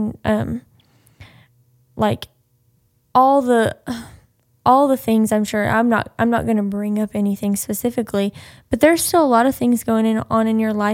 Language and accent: English; Arkansas, United States; And so I grew up in Arkansas. I lived here.